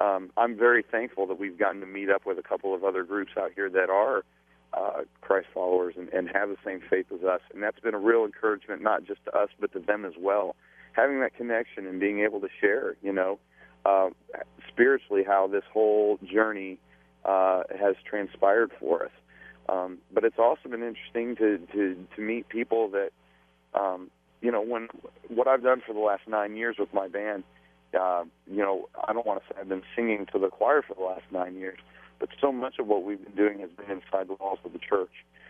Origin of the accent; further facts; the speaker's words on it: Midwest, United States; now in Los Angeles, United States; I grew up in the Midwest where, you know, the running joke was, you know, things are weird out in that California